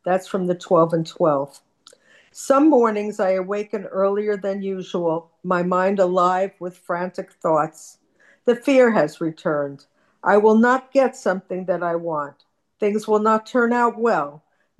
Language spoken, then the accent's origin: English; New Jersey, United States; I'm a compulsive overeater, food addict, and nighttime eater. Triple whammy. I'm from Central New Jersey.